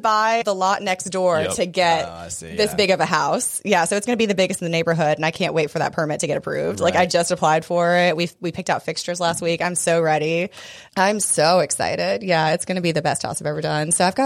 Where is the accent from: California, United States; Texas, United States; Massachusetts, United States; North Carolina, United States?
North Carolina, United States; Pinehurst; now in Wilmington, United States; I grew up in Pinehurst, North Carolina, if y'all know where that is.